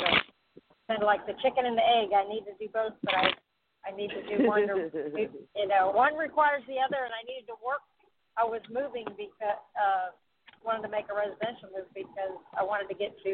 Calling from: Florida, United States; I'm calling from Florida.

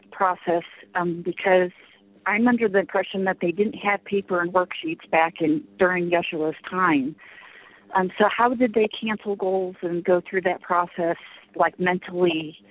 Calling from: Illinois, United States; I'm from South Central Illinois. I'm closer to St. Louis

